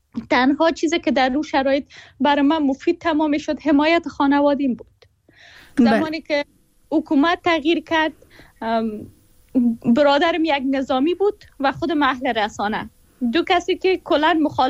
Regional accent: Afghanistan; ما هم از زاده جنگ و بزرگ شده جنگ. زمانی که خب متولد شدیم نسبتاً امنیت در افغانستان بود

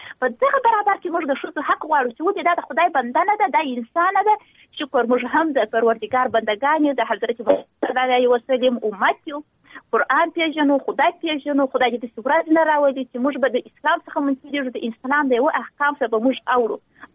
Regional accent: Helmand, Afghanistan; زه خپله یو خور یم، دا یم د یو هلمند اوسېدونکی یو، زه خپله د هلمند اوسېدونکی یم.

